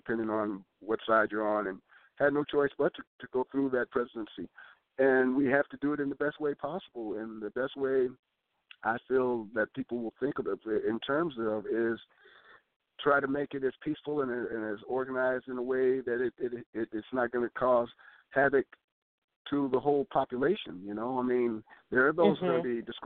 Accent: United States; I feel so fortunate to be born as an American and in the United States.

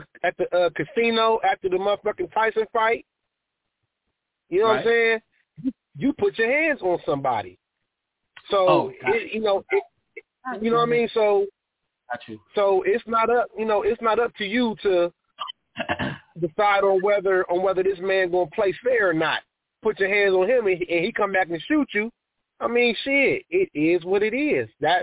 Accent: Ohio, United States; I'm from Ohio, but my mother's from the East Coast.

